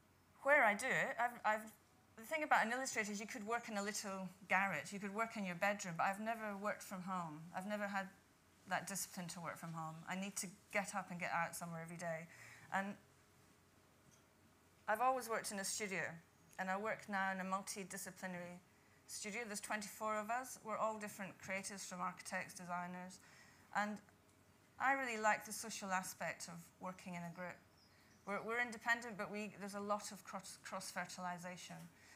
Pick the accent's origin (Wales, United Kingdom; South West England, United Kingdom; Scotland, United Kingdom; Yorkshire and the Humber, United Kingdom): Scotland, United Kingdom; born there; moved away; also born or lived in London; So I was born in Scotland near Edinburgh